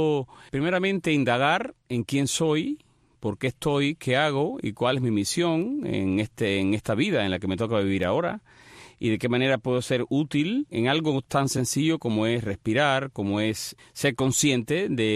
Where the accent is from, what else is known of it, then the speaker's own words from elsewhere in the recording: Cuba; moved away; Yo me fui de Cuba en el 93 y, me he dedicado a viajar el mundo todo lo que he podido. Y no te puedo decir exactamente dónde vivo. Vivo en cualquier parte.